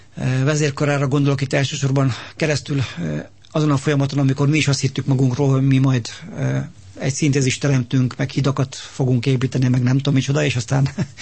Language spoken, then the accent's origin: Hungarian; Hungary; Tehát az, hogy mi európaiak vagyunk, az azt jelenti, hogy magyarok vagyunk, és ezen öntudatunkat, önazonosságunkat kell ápolni, illetve erősíteni